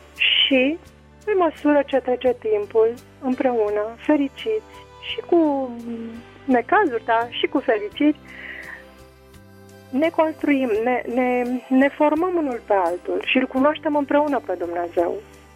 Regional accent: Bucharest, Romania; sunt și eu din București.

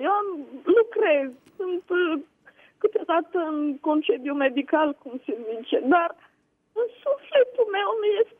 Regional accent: Romania; moved away as an adult; now in Italy; sunt din Italia. Da. Normal sunt din România, dar stau în Italia de câțiva ani.

